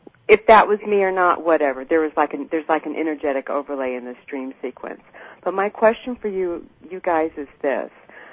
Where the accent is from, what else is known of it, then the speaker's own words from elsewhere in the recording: Texas, United States; I grew up in Texas on the Gulf Coast, so I kind of live in many, many places.